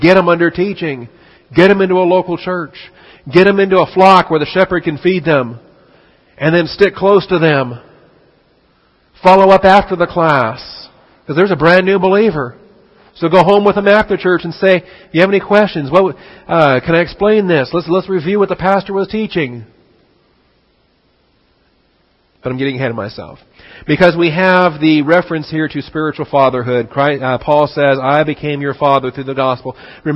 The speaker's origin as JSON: {"language": "English", "region": "Washington", "country": "United States", "tie": "born or raised there", "said": "I grew up in Washington State. On the West Coast."}